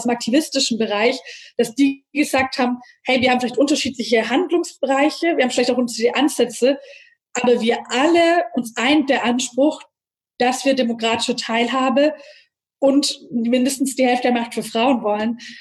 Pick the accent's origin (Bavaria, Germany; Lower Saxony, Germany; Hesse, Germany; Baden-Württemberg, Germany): Baden-Württemberg, Germany; Nürtingen; ich bin in Nürtingen aufgewachsen